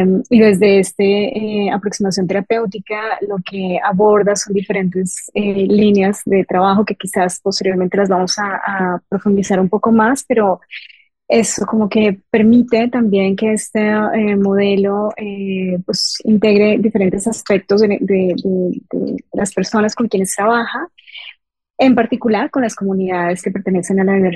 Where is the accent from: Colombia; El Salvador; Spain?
Colombia; moved away as an adult; now in Mexico; soy psicóloga de Colombia. Llevo acá en México viviendo hace 11 años. Llegué a estudiar terapia familiar